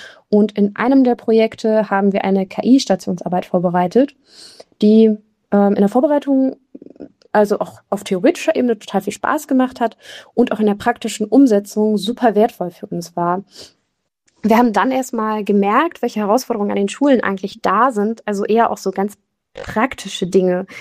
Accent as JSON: {"language": "German", "region": "Berlin", "country": "Germany", "said": "Ich bin aus Berlin"}